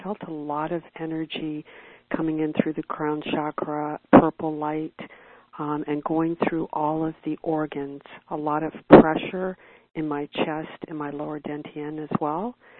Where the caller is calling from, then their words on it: Toronto, Ontario, Canada; I'm calling from Toronto, Canada.